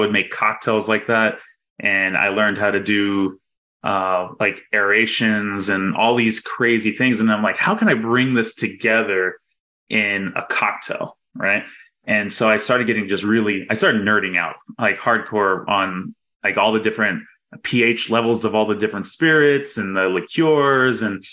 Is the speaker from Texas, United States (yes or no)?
yes; Texas, United States; also born or lived in Missouri; now in Los Angeles, United States; I just come from Missouri. I'm from Texas originally, but my wife's from Missouri and we lived there for like 7 years.